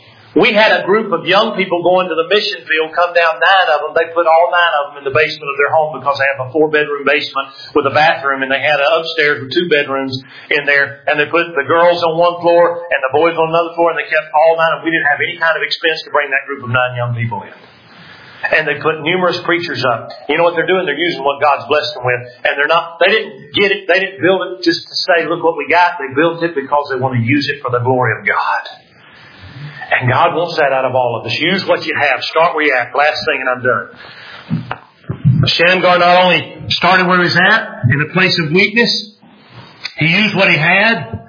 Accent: Georgia, United States; I know I'm from Georgia, and y'all hear all kinds of things from Southerners that are crazy in churches.

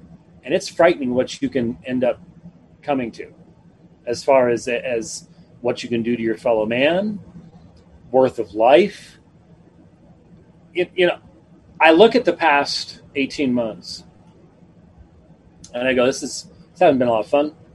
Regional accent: Scotland, United Kingdom; And being Scottish, I tend to go, well, it could get really bad. Okay, I mean that's sort of the Scottish part of me coming through.

